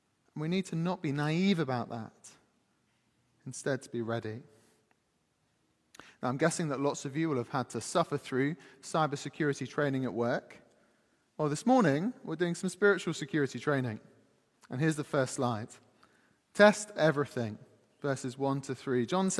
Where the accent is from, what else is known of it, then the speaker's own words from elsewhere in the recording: Slough, South East England, United Kingdom; I come from Slough, so I'm not winning that competition.